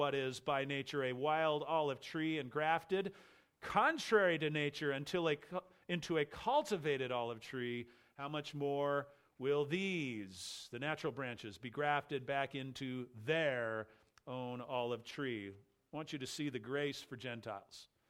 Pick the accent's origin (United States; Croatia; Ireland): Ireland; Now, I could back up as an Irishman.